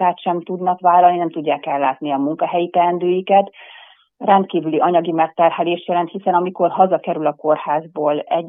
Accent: Nyíregyháza, Szabolcs-Szatmár-Bereg, Hungary; moved away as an adult; also born or lived in Debrecen; now in Budapest, Hungary; Igazság szerint én nyíregyházi vagyok, Nyíregyházán nőttem fel, majd az orvosi egyetemet az Debrecenben végeztem, és Debrecenben is praktizáltam

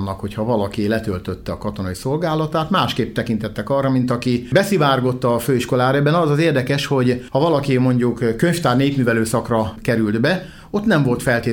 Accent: Debrecen, Hajdú-Bihar, Hungary; kiderült, hogy én debreceni vagyok, még akkor is, hogyha Szolnokról jöttem haza

